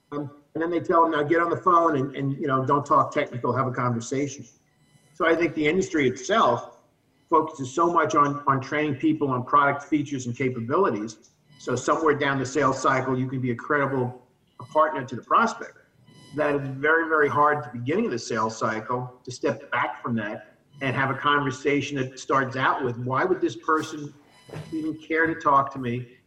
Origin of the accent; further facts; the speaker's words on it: New York City, New York, United States; Well, I grew up in New York City and, worked myself through college, et cetera